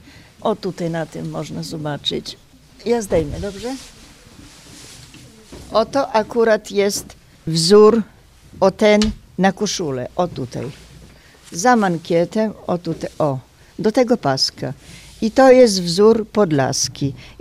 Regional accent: Nowy Holeszów, Lublin Voivodeship, Poland; Przyjechałam z Nowego Choleszowa. To jest powiat włodawski.

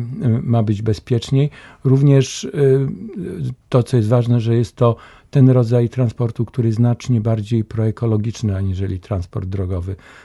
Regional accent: Stalowa Wola, Subcarpathian Voivodeship, Poland; bo pochodzę ze Stalowej Woli, czego nie kryję.

